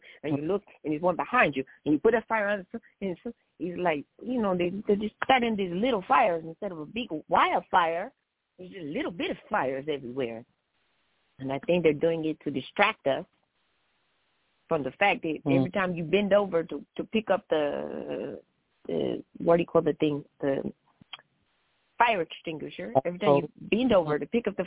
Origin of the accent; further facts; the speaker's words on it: Midwest, United States; I said, I grew up in the Midwest. I can see a tornado brewing.